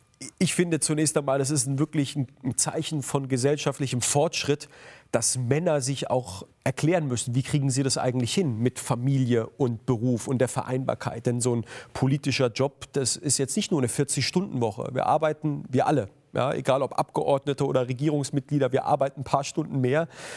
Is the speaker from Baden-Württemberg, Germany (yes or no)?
yes; Heidelberg, Baden-Württemberg, Germany; Aber ich bin in Heidelberg geboren, ich bin hier groß geworden, das ist meine Heimat.